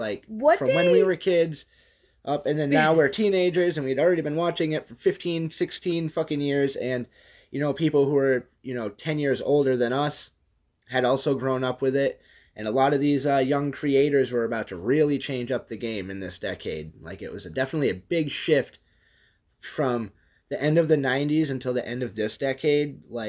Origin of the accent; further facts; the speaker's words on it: New England, United States; we're from New England, like, New York City's not far.